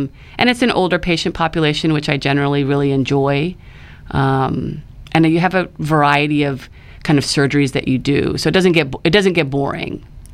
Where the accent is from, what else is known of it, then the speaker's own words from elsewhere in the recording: Illinois, United States; So I did all my training, and I grew up in Illinois.